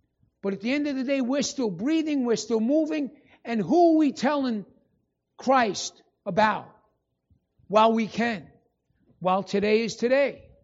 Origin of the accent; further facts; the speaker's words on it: Casa Grande, Arizona, United States; now in Phoenix, United States; I'm from Casa Grande, and not only that, I live in Phoenix now.